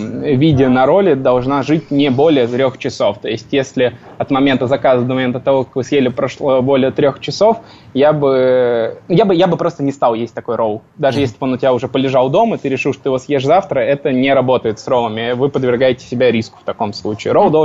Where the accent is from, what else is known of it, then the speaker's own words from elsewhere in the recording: Saint Petersburg, Russia; потому что я сам из Санкт-Петербурга